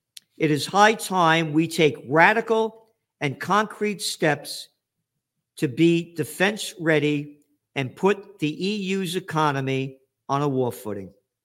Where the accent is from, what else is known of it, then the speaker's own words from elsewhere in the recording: United States; Not my concern. I'm an American.